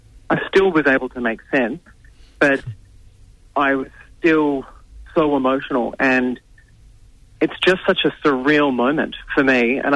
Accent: Melbourne, Victoria, Australia; we're from Melbourne and, you know, after Big Brother, I've been doing quite a lot of work around Australia. But Melbourne is my home, and Ben's family is there, and my family is there.

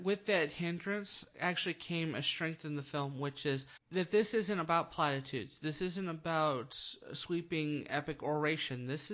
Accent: the South, United States; Okay, as the Southerner of the group, I've got to say something that's really impressive for me to say.

